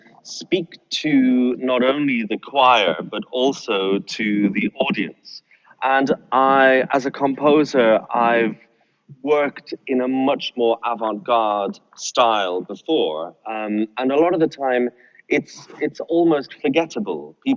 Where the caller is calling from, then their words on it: North East England, United Kingdom; I'm joining you from the northeast of the UK, near Newcastle and Northumberland, which is very close to the North Sea.